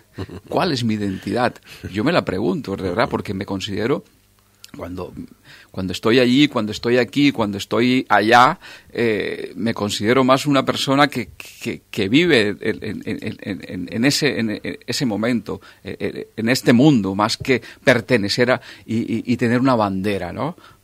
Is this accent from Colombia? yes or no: yes; Colombia; No soy solamente colombiano, soy de todos los lugares donde vaya.